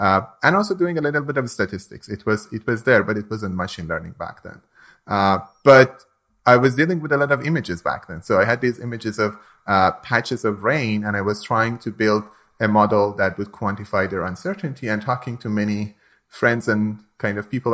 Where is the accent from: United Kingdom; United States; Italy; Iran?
Iran; moved away; I'm originally from Iran, and I had seen firsthand many environmental problems, droughts. My grandfather was a farmer.